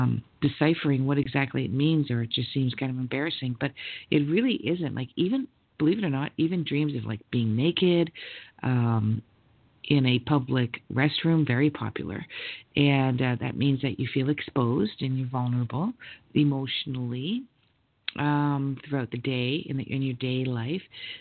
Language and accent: English; Canada; I mean, I'm not American, I'm actually Canadian, but they're going to be all affected by it.